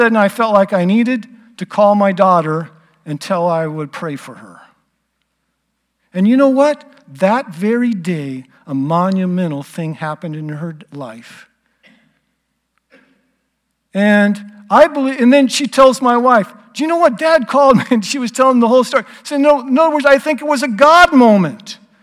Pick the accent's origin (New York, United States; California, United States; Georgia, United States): California, United States; because I grew up in California and I have hardly ever been back there to my hometown.